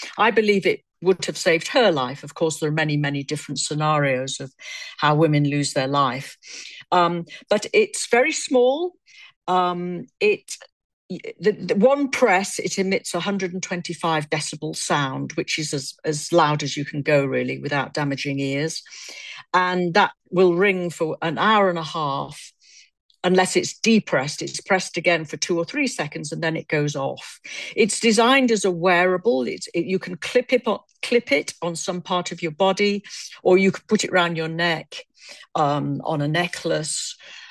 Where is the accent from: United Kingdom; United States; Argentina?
United Kingdom; now in Hong Kong; I'm British. I've lived in Hong Kong 40 years, but I was brought up in Britain, and I am a typical British person, let's say.